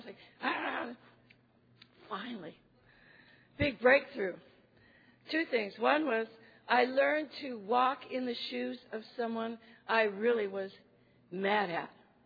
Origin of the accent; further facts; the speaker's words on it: Los Angeles, California, United States; I'm from California, Los Angeles. Tujunga is a little town there.